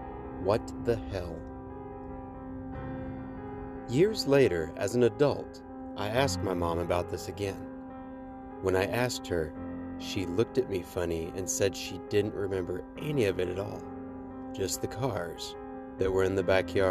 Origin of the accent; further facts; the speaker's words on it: Oklahoma City, Oklahoma, United States; also born or lived in Burns Flat; my mother, little sister, and I moved away from Oklahoma City down to this small, strange town called Burns Flat.